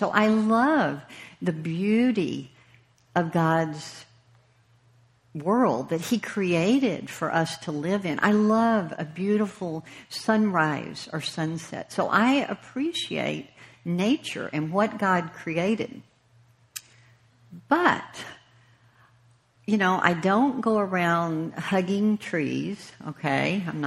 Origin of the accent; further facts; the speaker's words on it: Houston, Texas, United States; Some of you may know, I come from Houston.